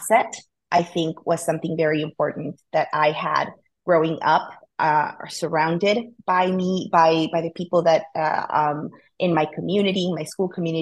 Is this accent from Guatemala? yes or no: yes; Guatemala City, Guatemala Department, Guatemala; I grew up in Guatemala City, and the primary language in Guatemala is Spanish. And I went to a bilingual school growing up, which is a private bilingual school, which is quite a privilege for somebody coming from Guatemala.